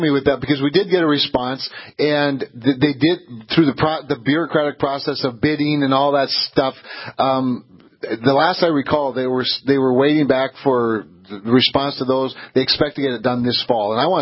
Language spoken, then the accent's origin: English; North Dakota, United States; Yeah, but I'm from North Dakota.